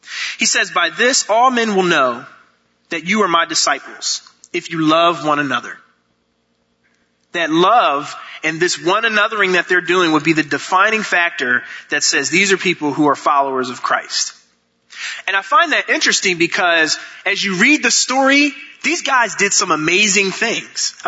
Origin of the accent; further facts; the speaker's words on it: Philadelphia, Pennsylvania, United States; Told him I was from Philadelphia.